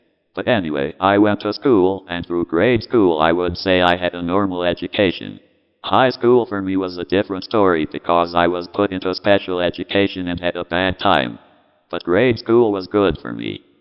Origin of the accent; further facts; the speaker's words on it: Minnesota, United States; I grew up in Minnesota, and for the most part we were expected to learn in school.